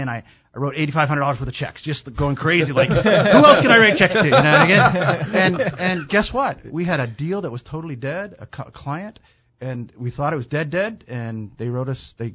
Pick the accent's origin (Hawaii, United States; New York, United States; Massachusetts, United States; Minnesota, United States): Hawaii, United States; Parents, again, we're from California in the Dust Bowl era, you know, to Hawaii. I was blessed to grow up in Hawaii.